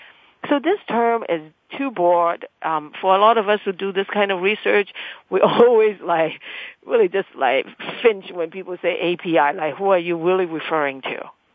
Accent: Hong Kong; now in United States; My story is that I was born and raised in Hong Kong, and back then Hong Kong was, some of you may know, a British colony.

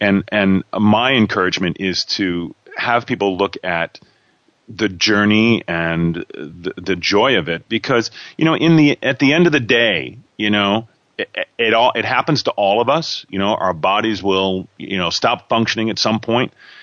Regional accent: New Jersey, United States; Well, I'm from Southern New Jersey. That's where they talk like that, outside of Philadelphia.

